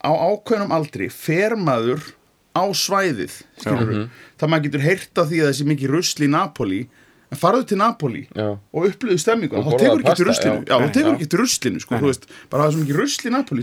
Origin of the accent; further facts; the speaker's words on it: Reykjavík, Capital Region, Iceland; also born or lived in South Iceland; ég kem svolítið að þessu frá báðum hotnum að því ég alveg upp í Reykjavík